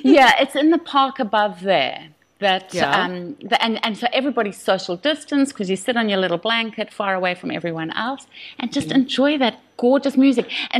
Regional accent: KwaZulu-Natal, South Africa; I grew up with polo in Shangweni

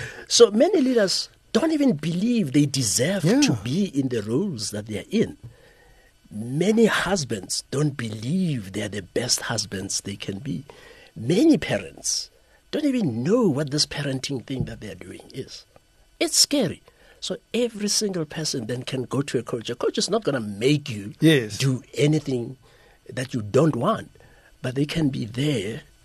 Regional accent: Tembisa, Gauteng, South Africa; They don't know that I grew up in Gotembisa.

